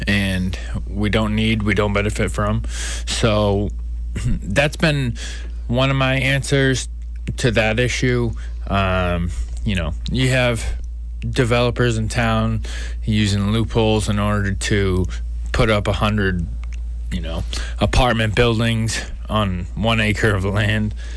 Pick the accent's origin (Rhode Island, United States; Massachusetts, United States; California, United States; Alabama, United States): Massachusetts, United States; Norton; also born or lived in Taunton; So I was born in Taunton, Massachusetts. Went to high school in Norton.